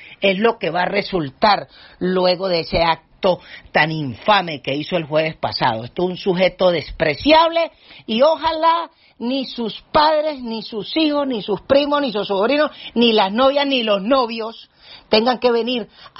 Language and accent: Spanish; Táchira, Venezuela; los ciudadanos del Táchira no dejamos de ser venezolanos porque estamos en la frontera.